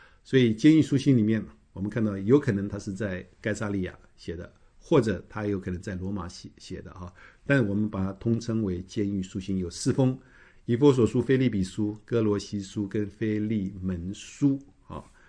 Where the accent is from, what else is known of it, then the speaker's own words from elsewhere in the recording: China; now in United States; 就好像我们当中有很多是我们在美国嘛，可是我们是中国人呢，我们是中国人，可是我们有美国的国籍